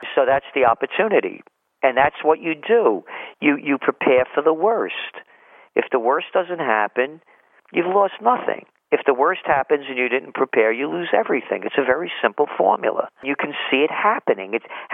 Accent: Bronx, New York, United States; You know, I was born in the Bronx. I ran away from PS 76 in the Bronx and crossed the Boston Post Road, which was the major artery in those days between New York and Boston, at 4.5 years old when I ran away from kindergarten.

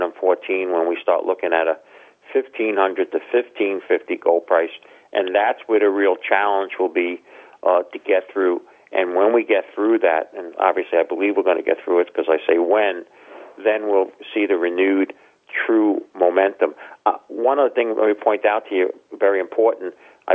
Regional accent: United States; I have advocated, and as I've told others as an American

